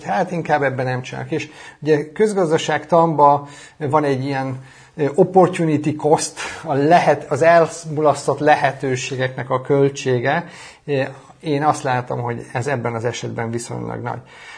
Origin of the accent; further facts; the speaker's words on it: Szolnok, Jász-Nagykun-Szolnok, Hungary; now in Chicago, United States; Én is így jutottam ki Chicagóba, hogy én Szolnokon nőttem fel